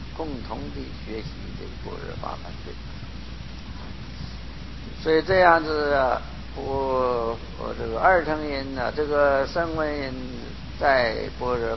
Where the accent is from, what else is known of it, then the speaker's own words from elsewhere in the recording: China; 这个我们中国人啊，中国人呢、就如果对中国哲学有多少研究啊，